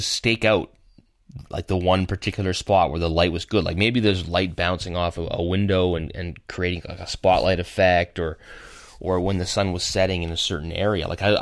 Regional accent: Canada; I'm a photographer, I'm from Canada.

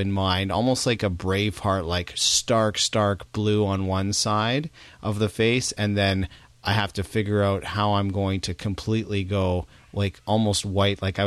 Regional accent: Toronto, Ontario, Canada; And I grew up in Toronto, or just north of Toronto

